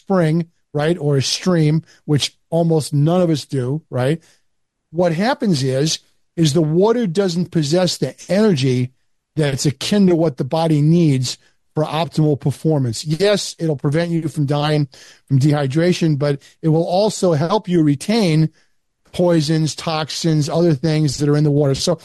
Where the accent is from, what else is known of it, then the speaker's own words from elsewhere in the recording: Long Island, New York, United States; I mean, you know, I grew up on Long Island, and, yeah, you know, we were taught from an early age that, you know, the fluoridated water in Brooklyn was great because it made great bagels.